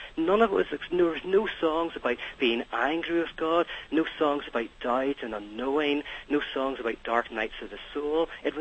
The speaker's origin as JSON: {"language": "English", "country": "Ireland", "said": "You're giving me a bad reputation. It's just because I'm Irish."}